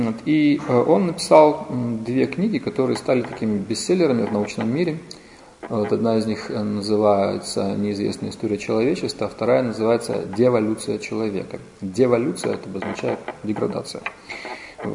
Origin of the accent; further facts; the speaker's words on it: Vladivostok, Primorsky Krai, Russia; И я из Владивостока. Я приезжаю в Находку, в Партизанск, время от времени.